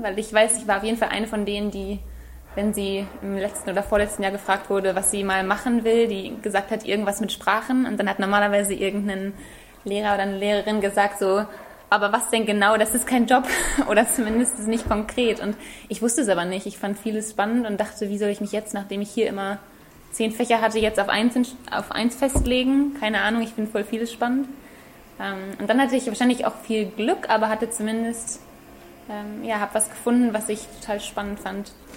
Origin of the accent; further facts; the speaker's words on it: Münster, North Rhine-Westphalia, Germany; moved away as an adult; also born or lived in England; now in Jordan; Ich komme aus Münster und bin in Münster aufgewachsen und habe danach aber dann erst in England und dann jetzt eben in Jordanien gelebt und erst studiert und dann gearbeitet.